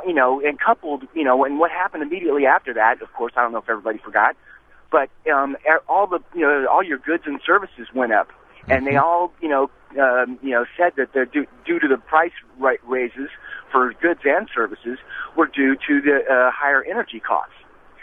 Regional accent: Santa Monica, California, United States; I'm from California, born and bred, native, and I live in Santa Monica, actually. And I'm a truck driver, and that's why I'm calling you from Spokane.

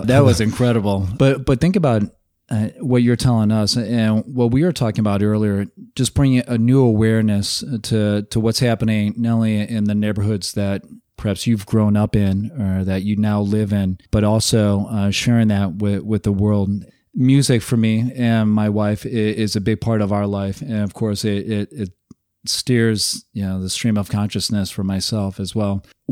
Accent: Chicago, Illinois, United States; accent: Chicago; Born and raised in Chicago.

